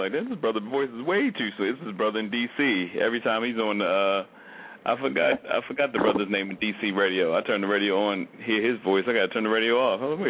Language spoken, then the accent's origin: English; Baltimore, Maryland, United States; because I'm from Baltimore, so that's real cool.